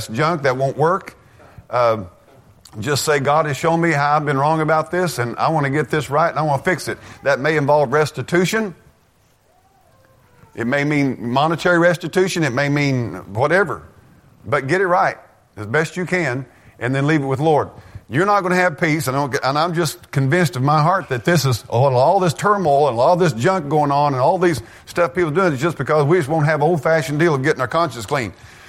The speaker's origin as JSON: {"language": "English", "region": "Missouri", "country": "United States", "said": "I'm white. Amen. I'm from Missouri. I ain't ashamed of that. Amen. I'm from down the hills."}